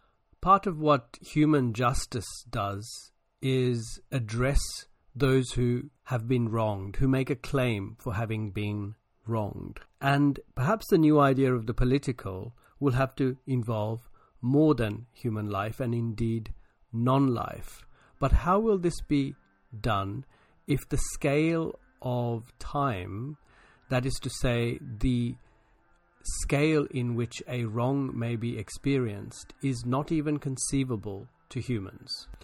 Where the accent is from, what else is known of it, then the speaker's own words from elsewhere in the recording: Colombo, Western Province, Sri Lanka; my own childhood in Colombo in Sri Lanka